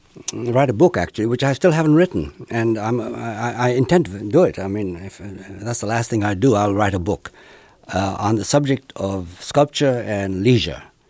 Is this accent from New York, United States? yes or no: yes; New York, United States; since I was from New York, after all, I didn't have to comply to this order to be locked up.